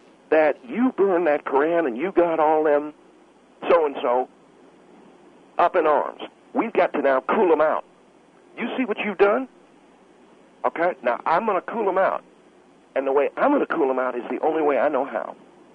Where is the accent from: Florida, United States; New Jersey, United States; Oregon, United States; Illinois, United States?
Florida, United States; Kissimmee; Now, I'm from the South, Phil. I come from Central Florida. I come from Kissimmee, Florida.